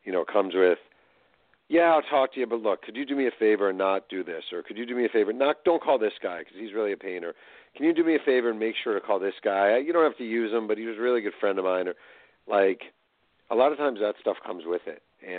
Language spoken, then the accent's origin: English; New York, United States; I'm from New York, you know, it's definitely a more sort of dog eat dog kind of world.